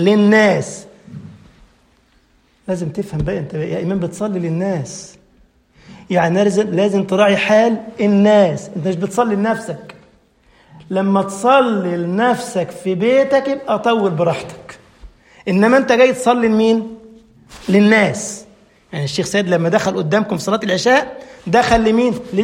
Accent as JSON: {"language": "Arabic", "country": "Egypt", "said": "احنا مثلا عندنا في مصر في منطقة اسمها"}